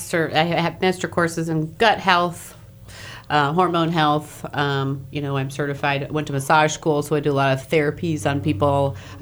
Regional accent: Midwest, United States; going back to when I grew up in the Midwest, my grandmother taught me to cook.

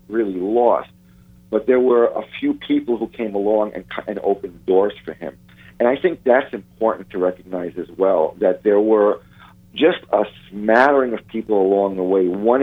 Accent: Brooklyn, New York, United States; well, since I grew up in Brooklyn, we would have been hanging out at the park.

